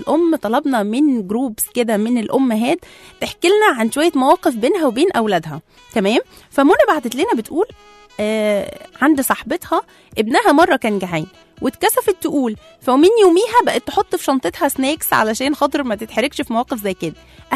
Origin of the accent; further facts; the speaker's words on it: Egypt; على فكرة يا جماعة احنا من مصر